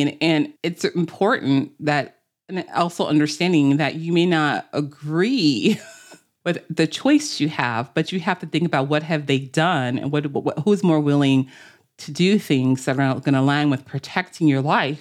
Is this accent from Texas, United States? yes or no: yes; Houston, Texas, United States; I'm Texas. I'm H-Town.